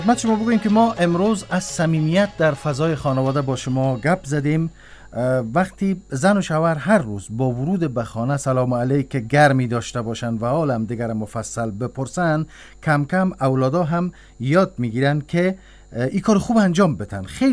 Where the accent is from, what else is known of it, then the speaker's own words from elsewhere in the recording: Iran; به عنوان یک ایرانی بر شما و مردم افغانستان سلامتی و آرامش آرزو میکنیم